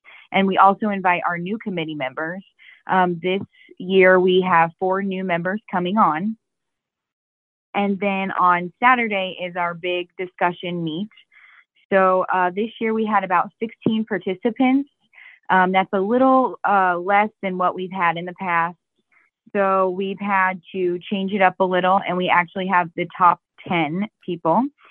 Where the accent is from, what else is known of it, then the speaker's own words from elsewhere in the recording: Fillmore, Illinois, United States; I grew up in Fillmore.